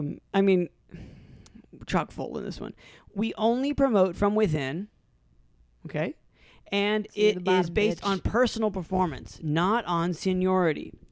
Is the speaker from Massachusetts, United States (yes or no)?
no; North Carolina, United States; I'm from North Carolina.